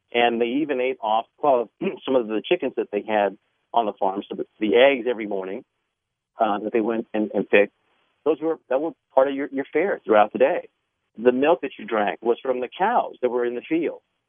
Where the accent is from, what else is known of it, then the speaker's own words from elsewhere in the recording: New York City, New York, United States; I'm a kid from New York City, born and raised in the Bronx, what we used to affectionately call the concrete jungle.